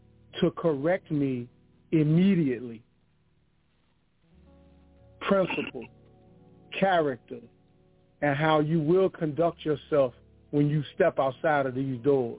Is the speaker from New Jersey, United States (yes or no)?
no; Richmond, Virginia, United States; I am a native of Richmond, born and raised in Highland Park, Northside. Attended private school for the early years, first through five. And then I attended Henderson Middle School. And then my parents moved from the city to Chesterfield County